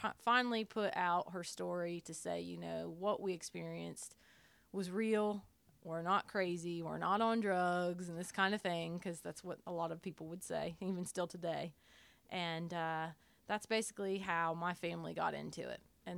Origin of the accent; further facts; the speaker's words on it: Gallipolis, Ohio, United States; now in Point Pleasant, United States; I was born April 13th, 1983. I'm originally from Gallipolis, Ohio, which is right across the river from Point Pleasant.